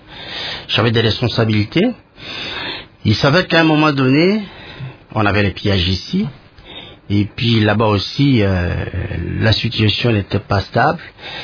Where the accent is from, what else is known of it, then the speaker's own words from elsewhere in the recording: Kisangani, Tshopo, DR Congo; moved away; also born or lived in Kinshasa; j'ai passé mon enfance à Kisangani. Et puis j'étais à cheval entre Kinshasa et Kisangani.